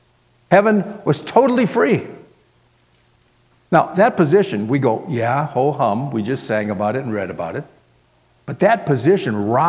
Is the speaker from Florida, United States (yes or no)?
yes; Miami, Florida, United States; That was for myself growing up in Miami, Florida.